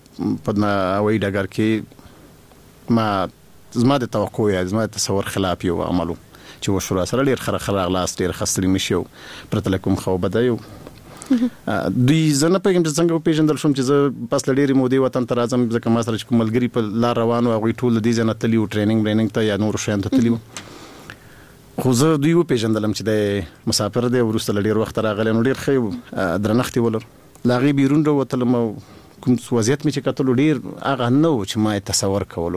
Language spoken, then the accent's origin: Pashto; Jalalabad, Nangarhar, Afghanistan; moved away as an adult; کله چې زه له ننګرهار وتلم یو لامل یې همدا و چې موږ د ښار تر څلور دروازو ایسار شو